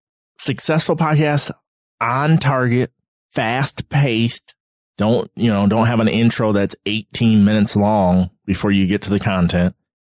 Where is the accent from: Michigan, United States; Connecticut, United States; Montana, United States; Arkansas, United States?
Michigan, United States; Flint; That crowd wanted to kill me because I'm from Flint and this was Detroit